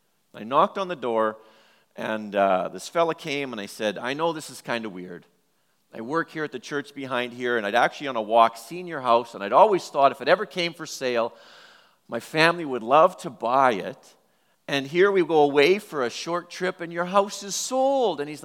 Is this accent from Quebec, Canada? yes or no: no; Edmonton, Alberta, Canada; Well, when I grew up in Northeast Edmonton in Belvedere, once I got my bike when I was probably 9, me and my friends were all over.